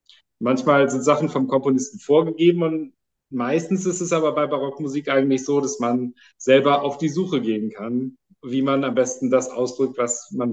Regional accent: Mönchengladbach, North Rhine-Westphalia, Germany; born there; Also ich bin in Mönchengladbach geboren und dann in Wehsperrsch.

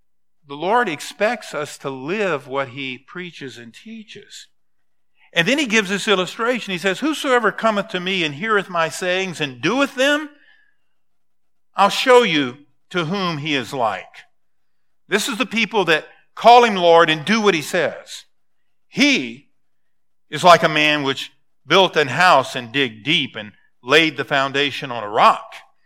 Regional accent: Louisiana, United States; Growing up in Louisiana, we didn't have rocks.

